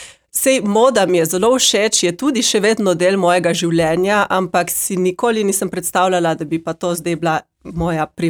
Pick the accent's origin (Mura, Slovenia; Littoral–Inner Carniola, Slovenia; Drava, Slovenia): Littoral–Inner Carniola, Slovenia; Postojna; also born or lived in Switzerland; jaz bi rekla, da sem domačinka in sicer je oče Postojnčan. Sama sem se rodila v Švici, kjer sem obiskovala vrtec in potem v Postojni sem pa nato obiskovala osnovno in srednjo šolo.